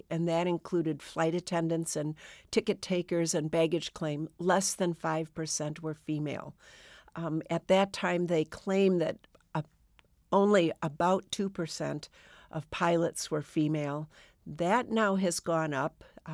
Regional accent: Madison, Wisconsin, United States; When I grew up in the Madison area, but you could see it from the air, the lakes and the cornfields and the rolling meadows, that was lovely.

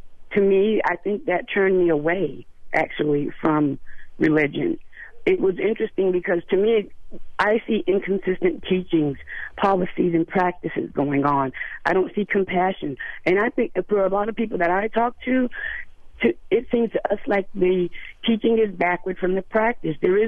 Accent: the South, United States; For me, you have to understand, I come from the South, and my dad was a Baptist minister for 35 years, and at the same church for 29 years.

